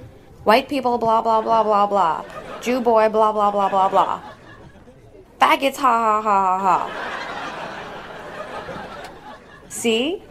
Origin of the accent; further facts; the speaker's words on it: New York City, New York, United States; I'm from New York City.